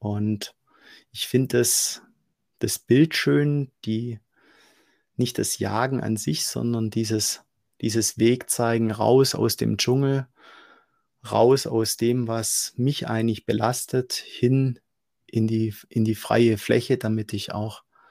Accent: Germany; Ich weiß, es ist immer schwierig, als Deutscher zu vertrauen.

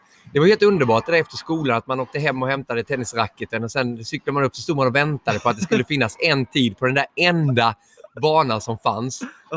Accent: Moheda, Kronoberg County, Sweden; accent: Småland dialect; Jag är uppvuxen i Moheda som ligger 2 mil utanför Växjö i Småland. Där har min härliga dialekt.

